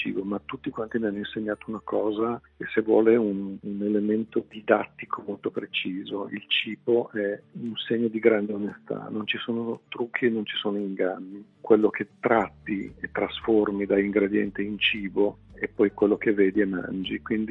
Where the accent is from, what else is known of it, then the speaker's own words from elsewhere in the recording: Milan, Lombardy, Italy; Da milanese mi sono immaginato che Milano in realtà la racconti per il suo skyline.